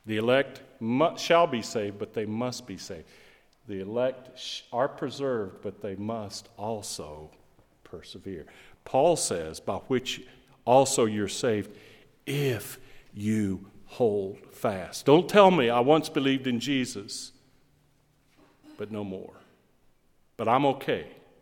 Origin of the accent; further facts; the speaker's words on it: the South, United States; and myriads in the South here. We have a cultural Christianity, not a converted Christianity. And I'm Southerner.